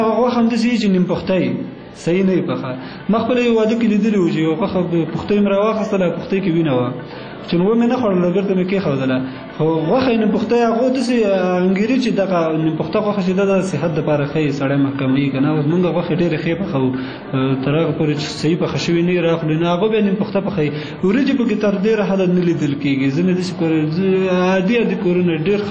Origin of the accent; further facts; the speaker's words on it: Kunar, Afghanistan; زه اصلا د کونړ ولایت اوسیدونکی یم